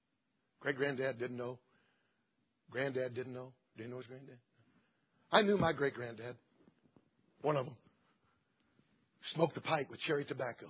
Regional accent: the South, United States; And I was born in the South. And in my high school, they bust in black students.

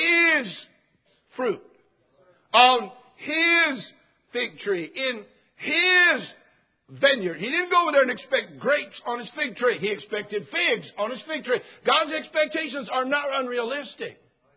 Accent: California, United States; We're from California, so it's already 75 out there.

